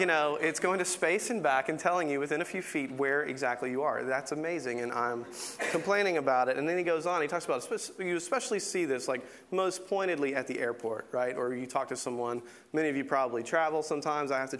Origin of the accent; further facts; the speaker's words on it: Tuscaloosa, Alabama, United States; I grew up in Tuscaloosa, Alabama. I played basketball and ran track